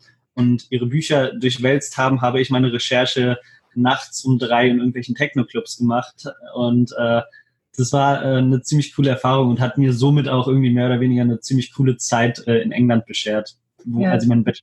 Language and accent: German; Hannover, Lower Saxony, Germany; ich bin 25 Jahre alt, ich komme aus Hannover